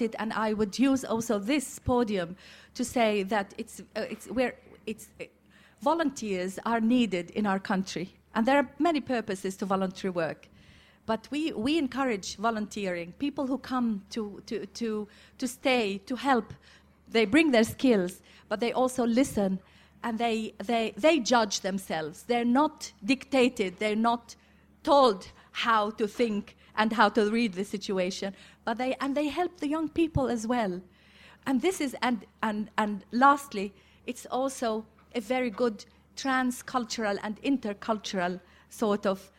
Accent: Israel; I'm a person who grew up as an Arab Israeli. I grew up in Israel proper.

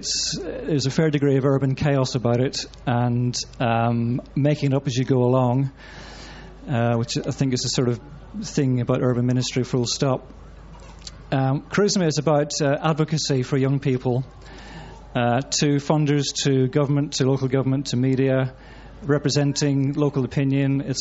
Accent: Northern Ireland, United Kingdom; now in Manchester, United Kingdom; I've lived since the late 70s in inner city Manchester. It's not where I'm from originally. I'm a missionary from Northern Ireland.

